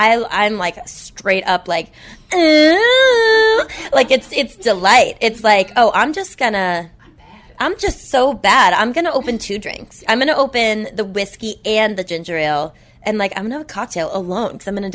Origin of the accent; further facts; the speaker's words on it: Boston, Massachusetts, United States; We didn't have soda in our house, which my mom called tonic, because I'm from Boston.